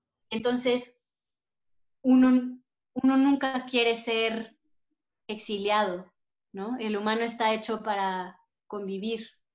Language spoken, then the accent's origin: Spanish; Mexico; born there; also born or lived in Uruguay / Paris; Yo nací en México, viví en Uruguay, he vivido en muchos estados, me fui a estudiar a París